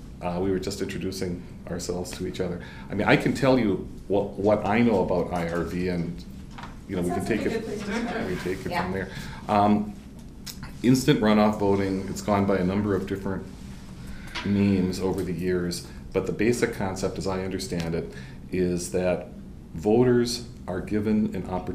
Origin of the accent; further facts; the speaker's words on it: Milwaukee, Wisconsin, United States; I'm from Milwaukee.